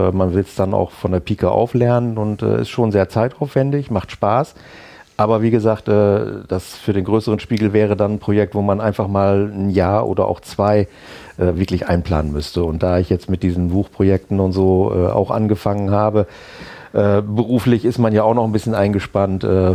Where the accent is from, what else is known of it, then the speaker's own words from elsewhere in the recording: Bad Bentheim, Lower Saxony, Germany; Ich komme aus Bad Bentheim, bin dort geboren, aufgewachsen und zur Schule gegangen und eigentlich groß weg von Bentheim nie gewesen, bis auf mal eine kurze Zeit in Oldenburg berufsmäßig